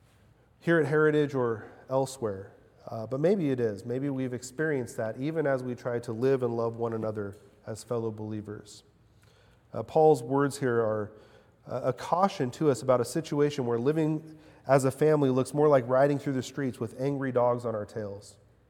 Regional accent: Mexico; I remember growing up in Mexico

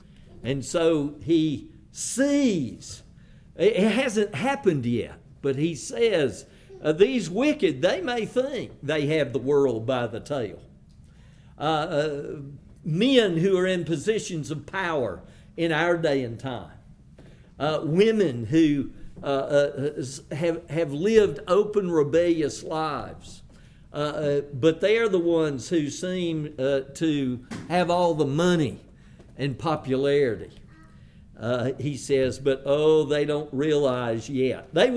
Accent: Roaring Gap, North Carolina, United States; on the crest of the Blue Ridge Mountains near where I grew up in Roaring Gap, North Carolina

